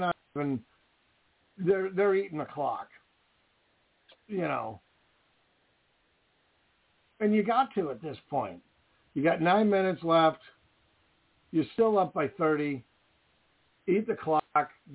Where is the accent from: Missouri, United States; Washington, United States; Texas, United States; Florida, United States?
Washington, United States; That was Gonzaga from my home state